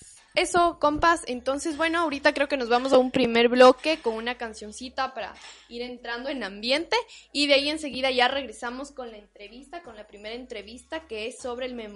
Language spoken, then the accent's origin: Spanish; Ecuador; de Ecuador